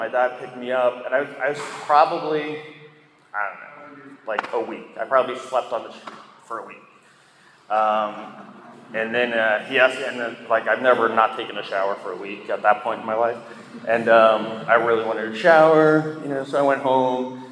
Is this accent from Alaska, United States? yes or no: no; New York, United States; You know, I grew up in New York. I had a tendency to go to neighborhoods that I didn't belong.